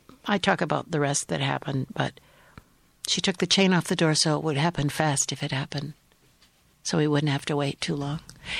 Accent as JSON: {"language": "English", "town": "Detroit", "region": "Michigan", "country": "United States", "tie": "born there", "said": "And I was born in Detroit, and my grandmother was an immigrant from former Czechoslovakia, and she stayed with us often when I was a child."}